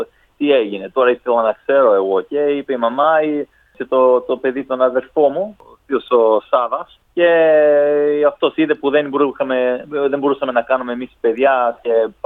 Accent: Australia; also born or lived in Florina, Greece; εγώ γεννήθηκα στην Ελλάδα, όλοι οι φίλοι μου εδώ στην Αυστραλία γεννήθηκανε.

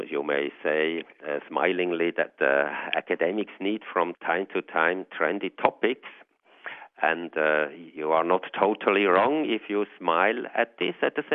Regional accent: Switzerland; English is a second language; now in Australia; So you see me here anyway. I'm from Europe, from Switzerland. So I have been attracted here.

